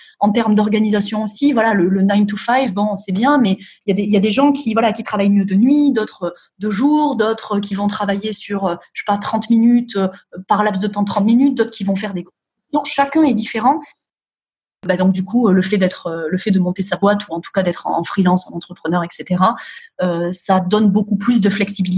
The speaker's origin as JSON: {"language": "French", "region": "Nouvelle-Aquitaine", "country": "France", "said": "je viens du sud de la France, comme tu l'as dit, du Périgord, en fait. Enfin, du Périgord."}